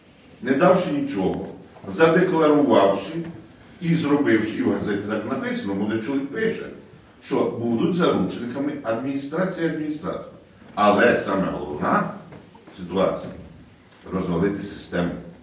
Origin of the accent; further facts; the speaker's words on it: Kremenets, Ternopil Oblast, Ukraine; я з Кременця … з Ікви, виїжджати не збираюся.